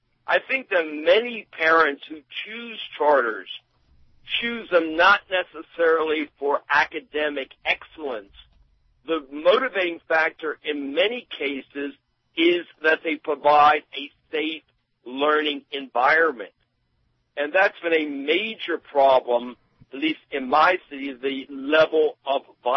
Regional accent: Philadelphia, Pennsylvania, United States; I mean, I'm from Philadelphia. We have more charter schools than any other district in the state by far.

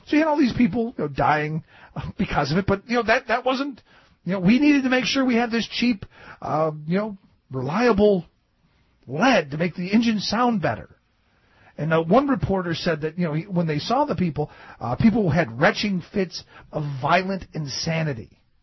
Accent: Cleveland, Ohio, United States; Remember, I grew up in Cleveland, home of the Clean Water Act.

